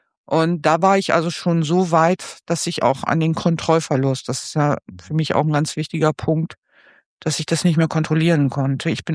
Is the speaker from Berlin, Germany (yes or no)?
no; Lower Saxony, Germany; Ich komme aus dem Ostfriesischen